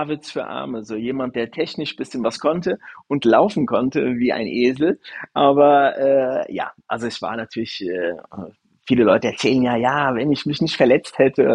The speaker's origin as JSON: {"language": "German", "town": "Frankfurt", "region": "Hesse", "country": "Germany", "tie": "born or raised there", "said": "ich bin ja im Stadtteil Goldstein groß geworden, also im Westen von Frankfurt"}